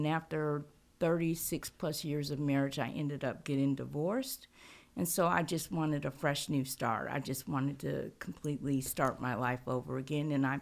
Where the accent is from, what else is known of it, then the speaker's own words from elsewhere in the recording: Dayton, Ohio, United States; So I'm originally from Dayton, Ohio. I'm the oldest of four. Grew up, raised and born in Dayton, Ohio. My dad was from Haiti. My mom from West Virginia.